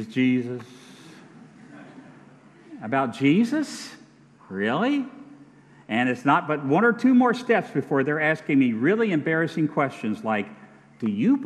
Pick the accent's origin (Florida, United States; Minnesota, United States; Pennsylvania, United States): Florida, United States; Orlando; In my hometown in Orlando, Florida, I cannot find a manly barbershop.